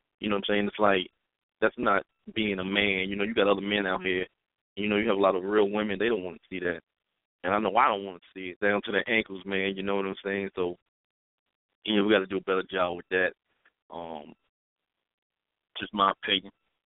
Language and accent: English; Brooklyn, New York, United States; Brooklyn's own, Brooklyn's finest, my hometown, of course.